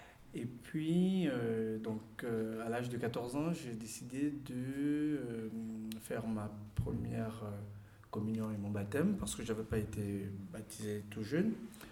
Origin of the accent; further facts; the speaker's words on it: Gabon; moved away as an adult; now in France; On est parti du Gabon pour nos études universitaires en France la même année.